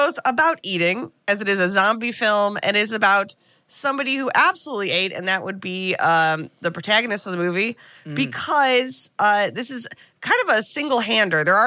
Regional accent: United States; You know, and I say that particularly as an American, and understanding the history of America

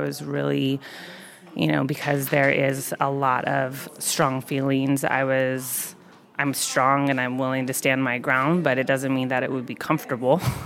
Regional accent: Oregon, United States; also born or lived in Hawaii; I am from the Pacific Northwest. I'm from Oregon, but I lived in Hawaii for about 12 years, and I'm recently back in the Northwest almost 2 years now.

